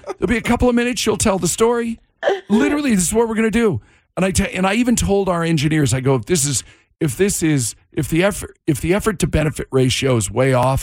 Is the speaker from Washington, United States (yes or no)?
yes; Monroe, Washington, United States; I claim my hometown as Monroe, Washington, because that's where I went to high school.